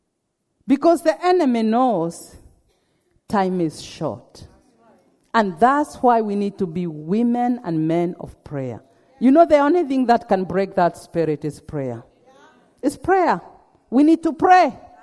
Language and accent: English; Kenya; I can say that because I'm a Kenyan.